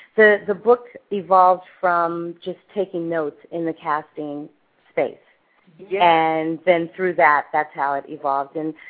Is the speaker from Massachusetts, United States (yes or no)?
no; San Francisco, California, United States; I'm from San Francisco, born and raised, and, you know, I just have a deep appreciative love and respect for theater and actors.